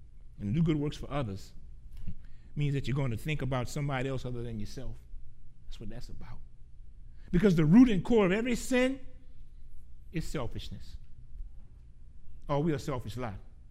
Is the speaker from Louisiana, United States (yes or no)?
yes; Gramercy, Louisiana, United States; Now, I remember when they built a new elementary school in my hometown of Gramercy. It was a beautiful school for that time.